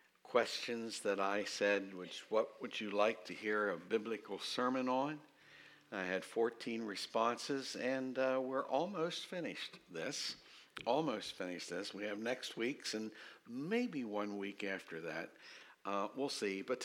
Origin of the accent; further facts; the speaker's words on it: Waynesboro, United States; I was taking a walk in my hometown of Waynesboro.